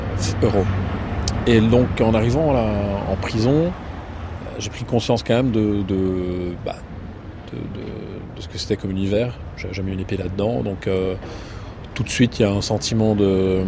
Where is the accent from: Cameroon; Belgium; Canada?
Belgium; Alors en fait, donc moi je suis belge